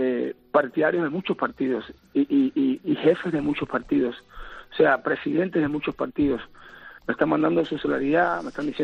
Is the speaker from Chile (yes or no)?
no; Cuba; now in Spain; al final todos somos cubanos que pensamos diferente.